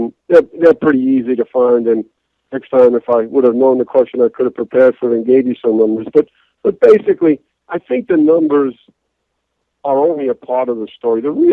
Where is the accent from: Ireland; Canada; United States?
United States; New York City, New York; accent: New York; you may tell from my accent that I'm originally a New Yorker.